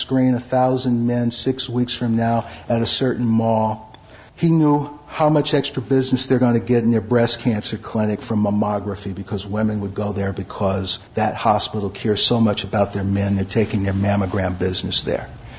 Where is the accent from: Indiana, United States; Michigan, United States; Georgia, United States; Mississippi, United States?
Michigan, United States; Detroit; You know, I'm from Detroit. I'm a little slow.